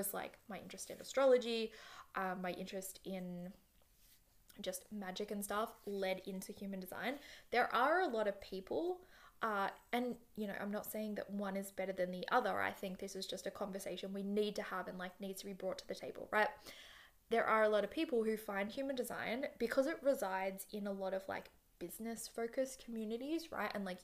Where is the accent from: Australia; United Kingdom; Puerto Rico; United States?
Australia; accent: Australian; If it's pronunciation, can we just assume that is because my Australian accent, as much as I prefer like to think that I am cultured, more cultured than other Australian accenters, I'm not.